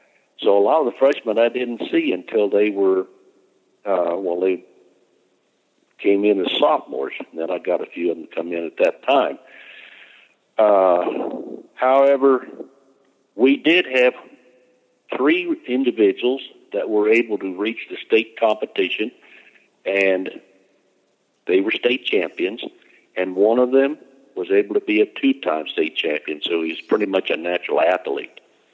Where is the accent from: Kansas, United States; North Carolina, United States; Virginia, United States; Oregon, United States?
Kansas, United States; Atwood; As I said, I grew up in Woods High School in Atwood, and Verl McClellan was my wrestling coach, and he encouraged me to come out.